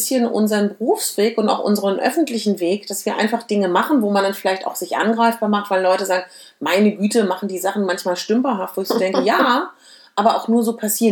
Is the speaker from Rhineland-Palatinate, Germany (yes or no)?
no; Berlin, Germany; ich komme ja aus Berlin